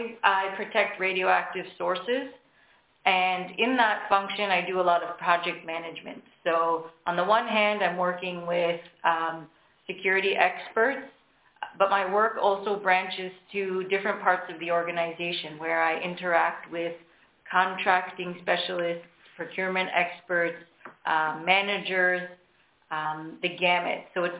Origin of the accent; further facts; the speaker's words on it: Canada; So one thing I didn't say at the beginning is that I come from Canada.